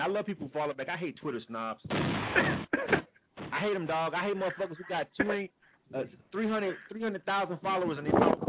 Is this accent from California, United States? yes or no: no; Florida, United States; I'm a Florida boy, man. I'm born and raised in Florida